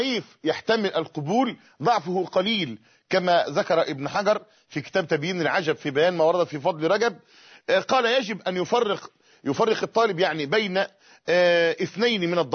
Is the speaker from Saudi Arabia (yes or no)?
no; Tanta, Gharbia, Egypt; في مولد من الموالد عندنا في طنطا